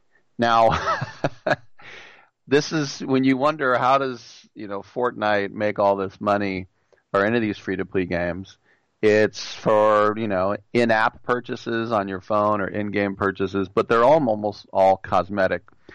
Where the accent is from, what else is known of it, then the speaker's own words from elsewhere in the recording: United States; I think that's one of the great things about being American